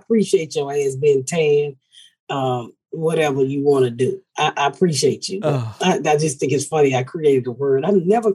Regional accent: the South, United States; but I'm from the South

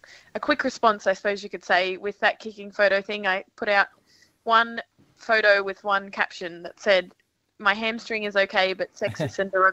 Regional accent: Brisbane, Queensland, Australia; I'm from Brisbane. I grew up in a small town, I suppose you could say, in Brisbane.

